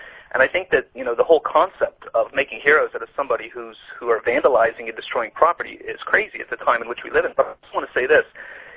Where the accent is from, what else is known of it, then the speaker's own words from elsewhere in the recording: United States; now in Ireland; As an American, but like I said, I've been in Ireland the last 13 years.